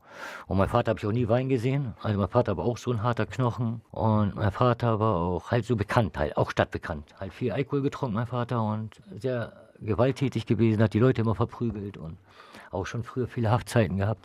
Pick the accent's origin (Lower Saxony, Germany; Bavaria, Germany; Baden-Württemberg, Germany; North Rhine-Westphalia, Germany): Lower Saxony, Germany; Cuxhaven; born there; now in Bremen, Germany; Ich komme gebürtig aus Cuxhaven. Ich bin zugezogen hier nach Bremen. Vor 2007 bin ich hier nach Bremen gezogen.